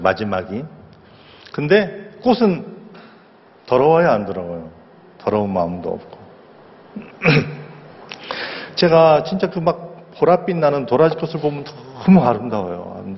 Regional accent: Daejeon, South Korea; also born or lived in Seoul; 저는 태어나긴 서울서 태어나고 자라기는 주로 대전에서 자라고 서울에 외갓집이 막 친척들이 많고 서울 대전을 주로 어렸을 때 쭉 컸어요.

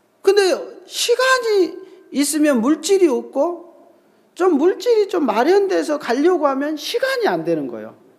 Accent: Jeolla, South Korea; 삼남 사녀 중에 일곱 번째입니다. 그래가지고 저는 전라도가 고향이고요.

